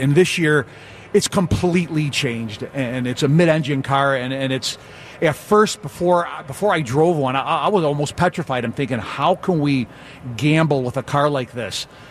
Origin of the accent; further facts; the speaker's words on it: Chicago, Illinois, United States; I grew up in Chicago, right by Midway Airport.